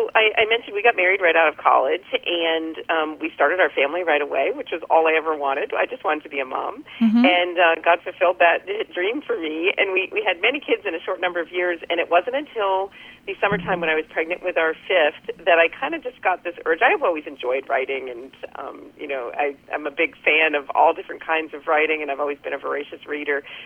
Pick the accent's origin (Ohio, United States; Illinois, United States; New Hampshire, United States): New Hampshire, United States; Yeah, so I'm from New Hampshire, and I'm based out of New Hampshire.